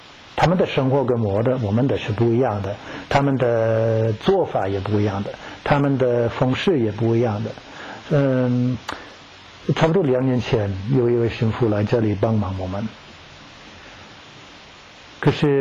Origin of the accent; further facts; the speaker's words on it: New Zealand; Chinese is a second language; 可是我小的时候在国小，我们做那个艺术课